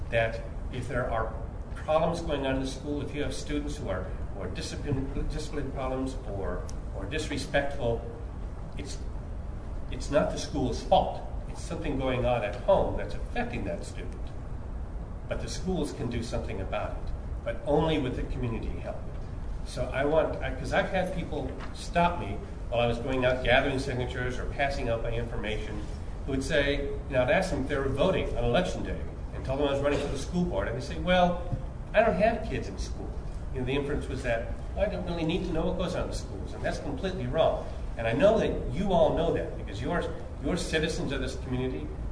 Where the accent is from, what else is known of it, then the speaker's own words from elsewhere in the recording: California, United States; I grew up in California. I was in school in the late 60s, the mid 70s. Yes, I'm that old.